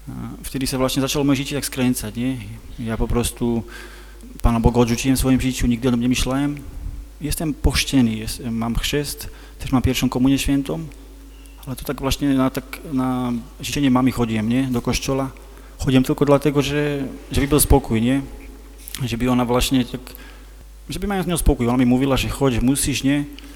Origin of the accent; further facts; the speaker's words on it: Slovakia; Polish is a second language; jestem ze Słowacji.